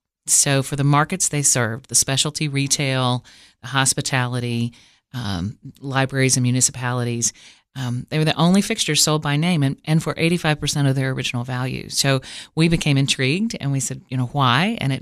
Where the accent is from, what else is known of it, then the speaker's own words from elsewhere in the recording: Cookeville, Tennessee, United States; I was born in Cookeville and raised mostly here. I went to 5 different high schools and moved around.